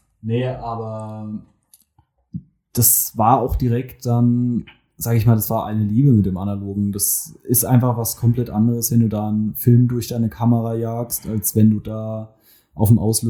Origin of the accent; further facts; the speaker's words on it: Mannheim, Baden-Württemberg, Germany; ich bin 23 Jahre alt. Ich komme aus Mannheim